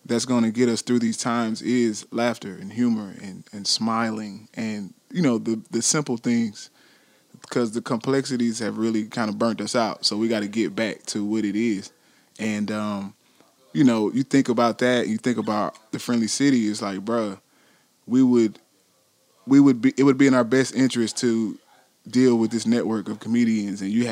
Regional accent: Columbus, Ohio, United States; That was something growing up in Columbus that was always unique.

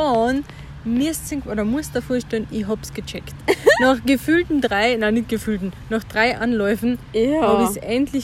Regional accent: Carinthia, Austria; Nämlich Richtung Oberkärnten. In meine Heimat, wo ich ja geboren bin.

